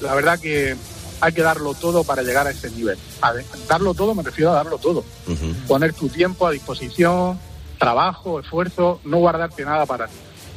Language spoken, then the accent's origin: Spanish; El Palmar, Spain; Estábamos en casa, porque nosotros también somos de allí del Palmar